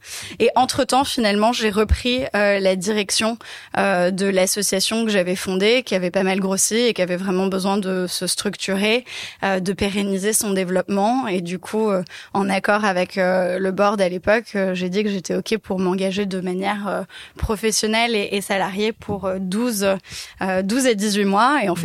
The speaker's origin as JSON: {"language": "French", "town": "Paris", "region": "Île-de-France", "country": "France", "tie": "born or raised there", "said": "j'ai 28 ans. Je suis née et j'ai grandi à Paris, mais j'ai eu la chance de pas mal bouger et d'avoir une famille aux quatre coins du monde."}